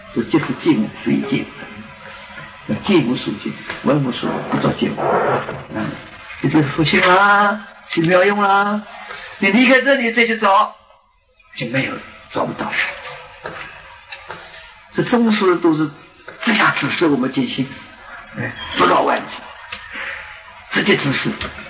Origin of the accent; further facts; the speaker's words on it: China; 我说我们中国人本来是大智慧啊